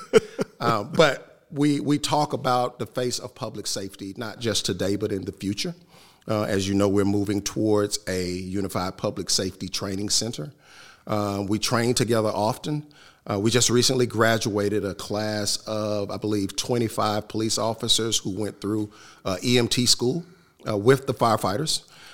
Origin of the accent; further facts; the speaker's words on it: Atlanta, Georgia, United States; I'm from Atlanta, and I've worked for the department for 31 years